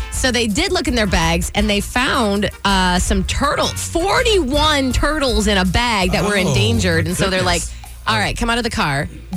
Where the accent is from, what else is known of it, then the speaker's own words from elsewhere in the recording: Ohio, United States; I'm from Ohio.